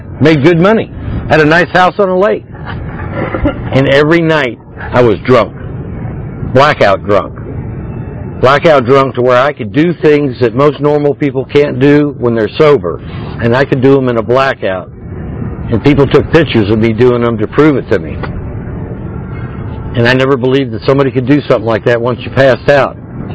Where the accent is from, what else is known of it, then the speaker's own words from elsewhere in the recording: Georgia, United States; And I worked hard to get inside that kitchen, because I'm from Georgia.